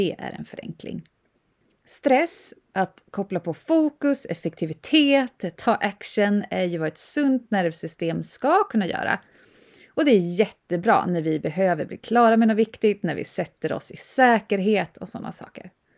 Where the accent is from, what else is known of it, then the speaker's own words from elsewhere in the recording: Uppsala, Uppsala County, Sweden; Som gammal Uppsalabo är det lite konstigt att den här Valborgsveckan, eller sista april som vi säger i Uppsala, går så obemärkt förbi nu för tiden.